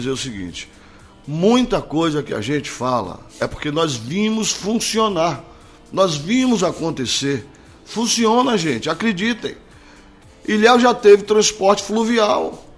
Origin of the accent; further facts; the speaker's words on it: Northeast Region, Brazil; Nossas tradições, nossa cultura junina é igualzinha ao que se vê em todo o Nordeste, porque nós somos nordestinos.